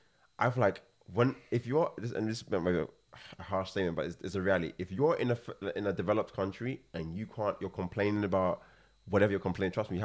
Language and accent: English; Ghana; I grew up in Africa, in Ghana, and I've seen like true poverty